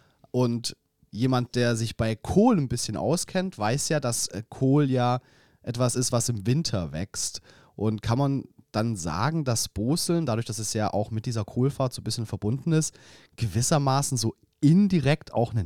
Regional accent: Baden-Württemberg, Germany; Wir kommen ja hier aus dem Schwabenländle, also sind ja schon auch dann so gesehen weit entfernt vom Ostfriesland.

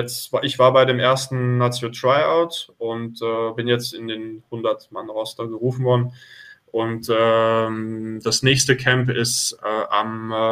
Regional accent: Switzerland; Ja, ich bin auch Deutscher, deshalb habe ich die Nationalität, aber geboren bin ich in der Schweiz und auch dort hauptsächlich aufgewachsen.

